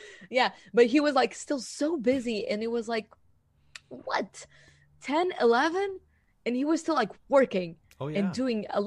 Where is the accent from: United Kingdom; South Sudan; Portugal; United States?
Portugal; English is a second language; because I am from Portugal and they cannot legally have me.